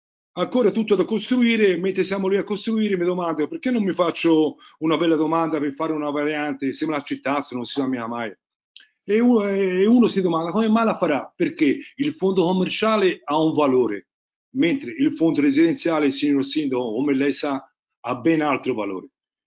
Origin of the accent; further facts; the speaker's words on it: Borgo San Lorenzo, Tuscany, Italy; Però io sono di Casa Borgo San Lorenzo, signor sindaco.